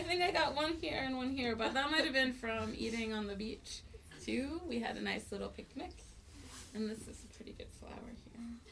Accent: Olympia, Washington, United States; now in Vista, United States; I'm from Olympia, Washington. I'm really happy to be here tonight. And I live Vista

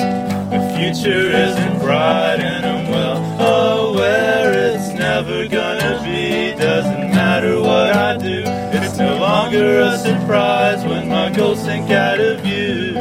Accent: San Diego, California, United States; We're from San Diego.

